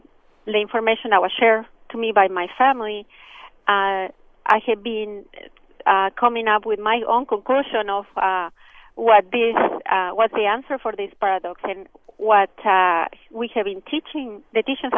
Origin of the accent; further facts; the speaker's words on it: Mexico; now in Raleigh, United States; I'm calling from Raleigh, and I wanted to share that since I moved here 6 years ago, I'm originally from Mexico.